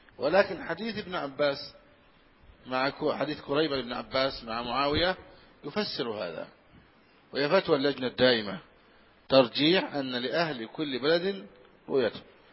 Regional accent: Al-Brigat, Egypt; وقع هذا عندنا في مصر في سنة في عهد المفتي عبد اللطيف حمزة رحمه الله، فكان حريصا جدا، وهذا كان من بلدتنا من قريتنا البريجات

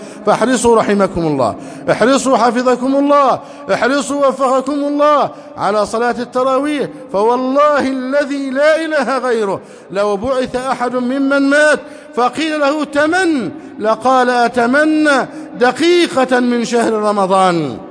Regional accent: Egypt; اللهم احفظ بلدنا مصر أمنا أمانا سخاء رخاء

